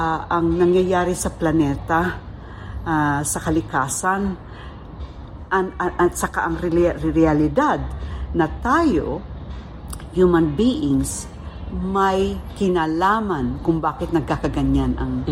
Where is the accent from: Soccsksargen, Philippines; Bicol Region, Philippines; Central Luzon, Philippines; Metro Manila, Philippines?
Bicol Region, Philippines; galing ako sa Bicol. Tubo akong Bicol, doon ako pinanganak, doon ako lumaki. At nag-aral din hanggang university.